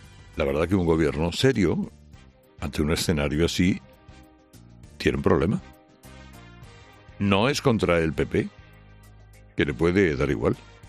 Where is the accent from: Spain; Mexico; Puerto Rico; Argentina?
Spain; Region of Murcia; lo que uno dejará de pagar como murciano, ya le decíamos ayer, lo pagará como español.